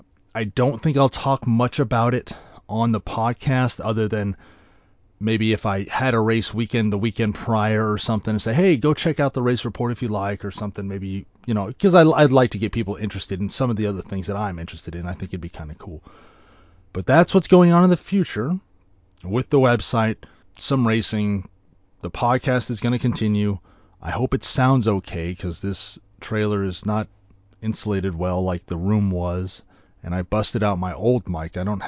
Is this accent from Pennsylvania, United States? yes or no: no; California, United States; Not all my friends, because I grew up in the Bay Area.